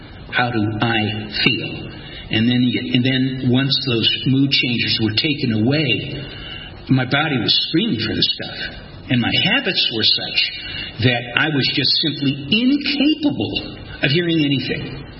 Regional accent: Cleveland, Ohio, United States; accent: Midwestern; moved away as an adult; also born or lived in New England; now in Atlanta, United States; Now, I'm originally from Cleveland, Ohio. All right, and I moved to New England in 1978, and in 1992 I moved to Atlanta. Okay, as some people say, I have a Midwestern accent.

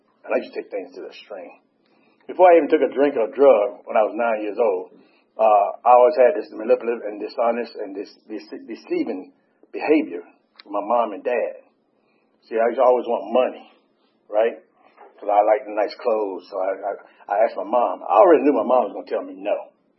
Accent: Brundidge, Alabama, United States; So, but you know, I grew up in a small town in Alabama, Brandage, Alabama

